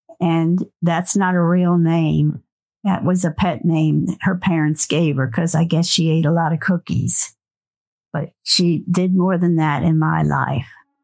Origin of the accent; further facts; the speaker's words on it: Maryland, United States; I grew up in Maryland